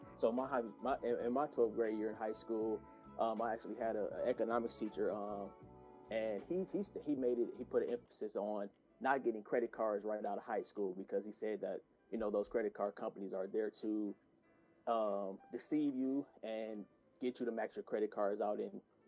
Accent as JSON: {"language": "English", "town": "Detroit", "region": "Michigan", "country": "United States", "tie": "born or raised there", "said": "I grew up in Detroit, Michigan, single parent home with my mother, and finance wasn't a big topic at all."}